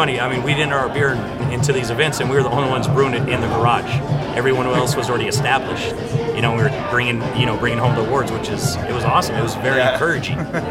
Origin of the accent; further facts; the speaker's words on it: Las Vegas, Nevada, United States; the cool thing with us is we're from Las Vegas. You know, we're a product of Las Vegas, making a product in Las Vegas.